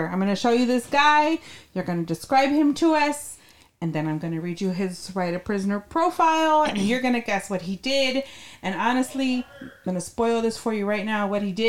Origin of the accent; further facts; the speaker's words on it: Phoenix, Arizona, United States; I was born and raised in Phoenix, but after my first trip to prison there, I went on a cross-country journey to the West Coast, all the way up to Montana